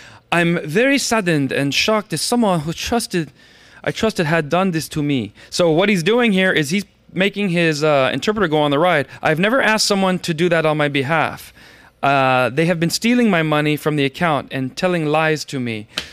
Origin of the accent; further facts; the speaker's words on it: Las Vegas, Nevada, United States; Well, I'm from Las Vegas